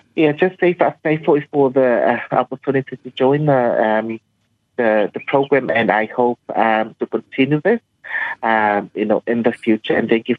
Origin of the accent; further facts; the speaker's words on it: Samoa; because I am from Savai, 1 hour drive to Salilonga.